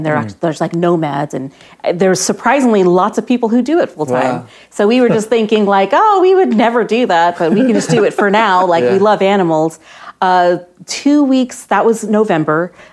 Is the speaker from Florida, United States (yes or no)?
yes; St. Petersburg, Florida, United States; We're from St. Petersburg, Florida